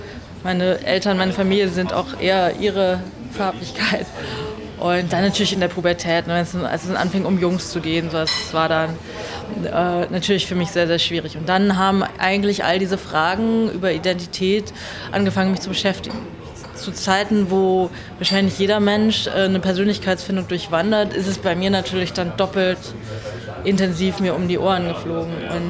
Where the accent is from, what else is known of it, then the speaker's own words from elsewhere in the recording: Osnabrück, Lower Saxony, Germany; also born or lived in South Korea; Ich bin 1977 in Südkorea geboren und im November 1977 nach Osnabrück in Niedersachsen adoptiert worden und bin dann in Niedersachsen, dort in Deutschland, mit meiner Adoptivfamilie aufgewachsen.